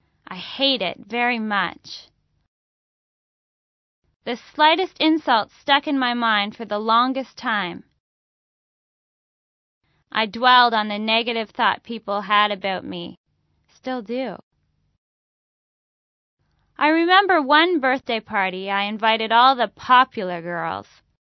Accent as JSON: {"language": "English", "country": "United States", "said": "Even though I do not live in New York, and thankfully I did not lose anyone in the attacks, as an American, it still hurts to see the tragedy."}